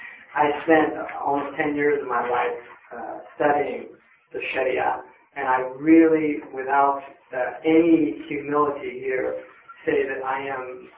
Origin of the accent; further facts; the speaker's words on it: California, United States; I grew up here in Marin County